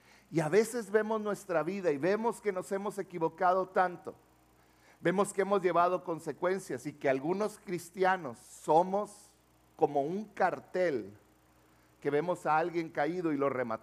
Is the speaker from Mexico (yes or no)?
yes; Mexico; Lo que nosotros no hacemos y como mexicanos menos hacemos.